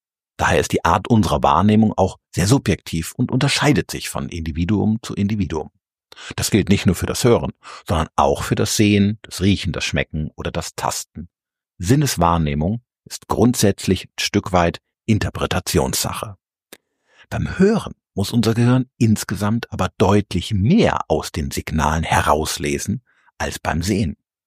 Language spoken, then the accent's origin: German; Rhineland-Palatinate, Germany; in meiner Heimat am Mittelrhein saß bei St. Goarshausen, nicht weit von Koblenz